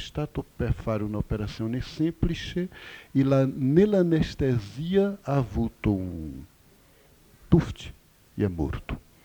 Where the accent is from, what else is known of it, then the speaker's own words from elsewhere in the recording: Camaragibe, Pernambuco, Brazil; born there; Italian is a second language; Io sono nato in Recife, quer dizer, nel grande Recife, Camaragibe, e di una famiglia di operari.